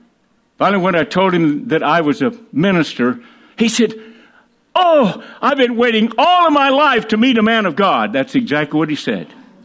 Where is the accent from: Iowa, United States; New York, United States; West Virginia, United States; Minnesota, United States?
Iowa, United States; Where are you from? I'm from Iowa.